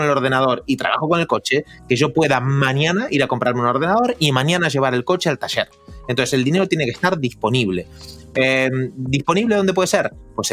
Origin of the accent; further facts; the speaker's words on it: Argentina; No he visto bancos caer, soy argentino, conozco, sé de lo que hablo